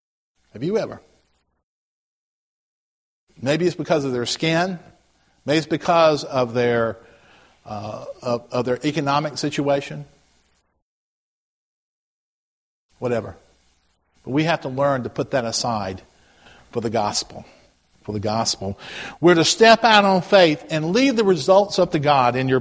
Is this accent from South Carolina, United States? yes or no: yes; Rock Hill, South Carolina, United States; You know, I'm not from around here. I'm from Rock Hill, South Carolina.